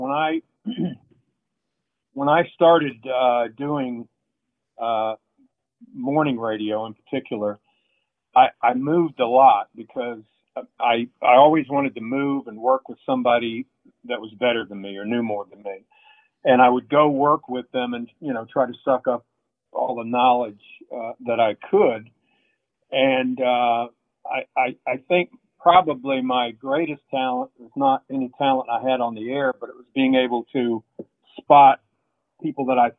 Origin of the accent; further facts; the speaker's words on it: Cedartown, Georgia, United States; And so he had a job working at this little, in my hometown, Cedartown, Georgia.